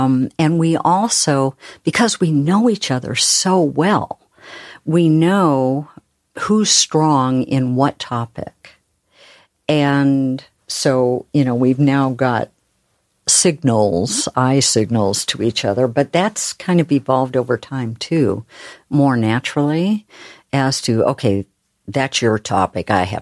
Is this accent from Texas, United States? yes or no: no; Oregon, United States; And, you know, I'm from Oregon, where we talk really slowly.